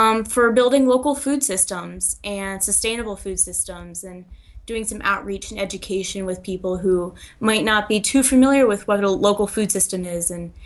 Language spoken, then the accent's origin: English; Connecticut, United States; now in Havre, United States; I'm originally from Connecticut, so I'm a long way from home.